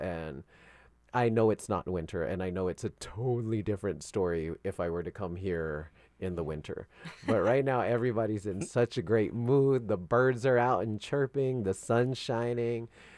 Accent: Philippines; even though we're all here in this room, in this studio, because we're Filipino

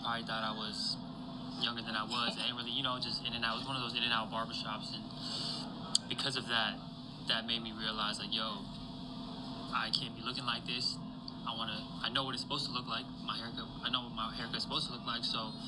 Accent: Covina, California, United States; also born or lived in Los Angeles; So I was born in Los Angeles, but then I grew up in Covina, about 30, 40 minutes from the city.

